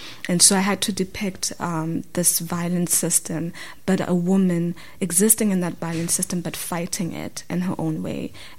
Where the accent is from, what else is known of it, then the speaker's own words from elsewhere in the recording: Botswana; And I come from Botswana, which is a country of a very small population.